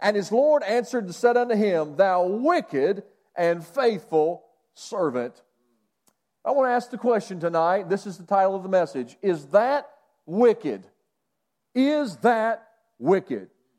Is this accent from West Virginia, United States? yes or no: yes; West Virginia, United States; I'm from West Virginia. I could preach the whole Bible from Genesis to Revelations and be finished in an hour.